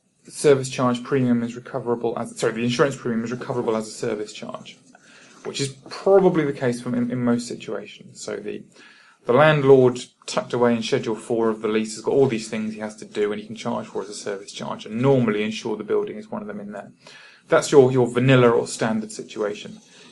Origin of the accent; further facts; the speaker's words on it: Cheltenham, South West England, United Kingdom; my hometown, for example, is Cheltenham. Cheltenham has GCHQ, the government spy headquarters there.